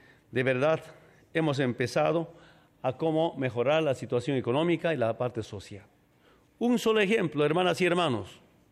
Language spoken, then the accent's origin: Spanish; Bolivia; de las reivindicaciones que tiene mi pueblo, el pueblo de Bolivia.